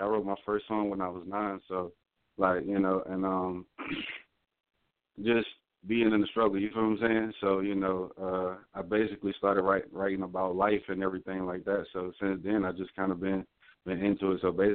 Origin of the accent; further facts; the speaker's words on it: South Carolina, United States; I'm from South Carolina.